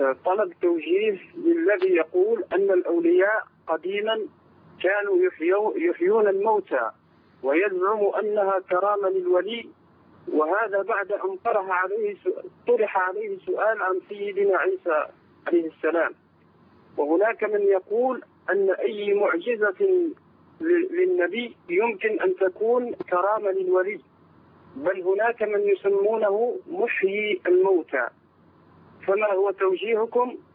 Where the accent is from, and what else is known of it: Morocco